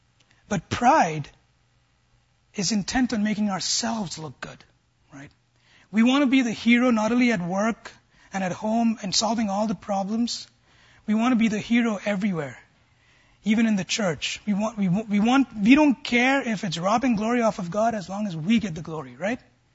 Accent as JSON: {"language": "English", "country": "India", "said": "I come from the East, right?"}